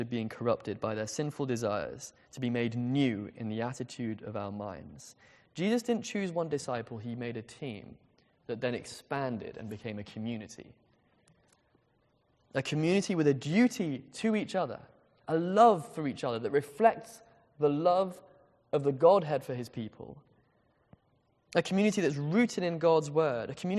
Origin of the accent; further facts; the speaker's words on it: England, United Kingdom; Maybe it's just something to do with being English. I really don't know.